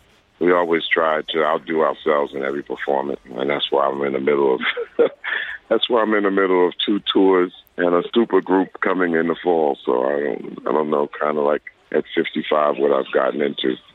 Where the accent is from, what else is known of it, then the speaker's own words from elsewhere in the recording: New York City, New York, United States; Hey, I'm from the United States. I'm from New York, and I'm influenced by … So why would a black kid born in 1960 in New York City in the United States be influenced by, you know, four guys from Liverpool?